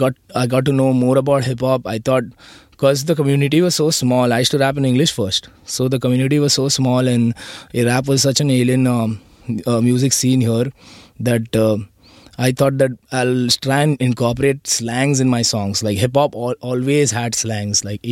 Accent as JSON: {"language": "English", "town": "Mangalore", "region": "Karnataka", "country": "India", "said": "And I also come from Karnataka. I'm from Mangalore."}